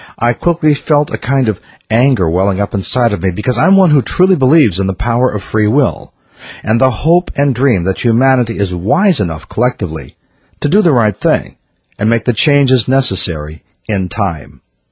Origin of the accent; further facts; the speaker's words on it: Minnesota, United States; I grew up in Minnesota.